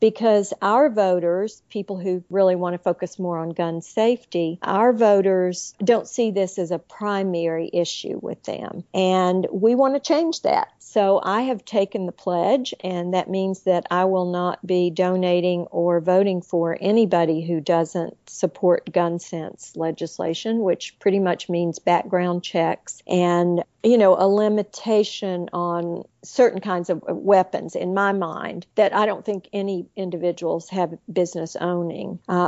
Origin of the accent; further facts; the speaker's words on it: Tennessee, United States; I grew up in East Tennessee, up in the mountains, and I learned how to shoot a .22 back in the day.